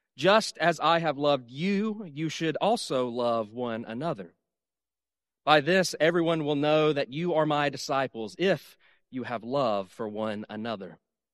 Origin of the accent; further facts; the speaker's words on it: the South, United States; I'm from the South, if you couldn't tell already, so I know firsthand there's a big difference in tone.